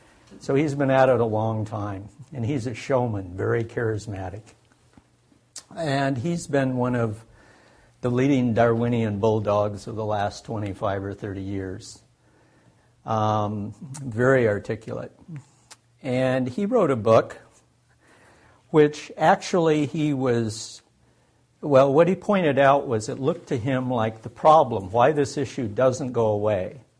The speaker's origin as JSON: {"language": "English", "region": "Midwest", "country": "United States", "tie": "born or raised there", "moved": "as an adult", "lives_now": "Oregon, United States", "said": "I grew up in the Midwest and actually came out to Oregon in the late 70s to pursue a PhD in stream ecology."}